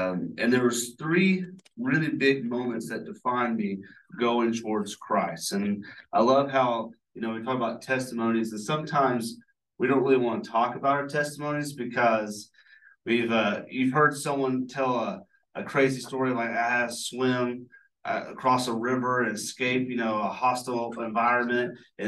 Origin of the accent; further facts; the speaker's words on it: Dahlonega, Georgia, United States; I'm from Dahlonega, or as y'all call it, Dahlonega.